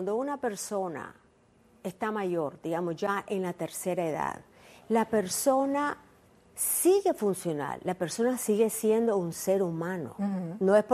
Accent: Nicaragua; yo soy nicaragüense

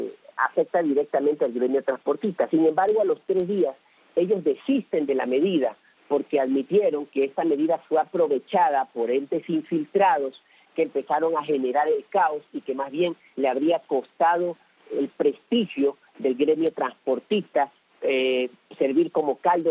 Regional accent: Ecuador; porque si por algo somos famosos los ecuatorianos, es por andar derrocando presidentes a cada rato.

